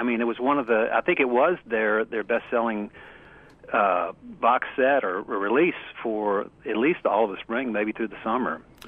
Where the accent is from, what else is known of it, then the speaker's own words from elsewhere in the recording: Richmond, United States; Born and raised in Richmond.